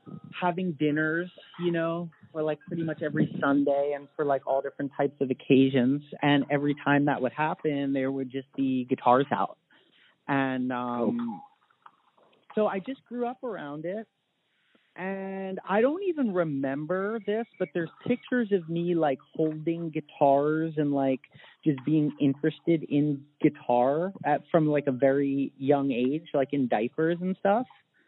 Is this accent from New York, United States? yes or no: no; Cream Ridge, New Jersey, United States; now in Santa Cruz, United States; I grew up in Cream Ridge, New Jersey, and I moved to Santa Cruz in 2012.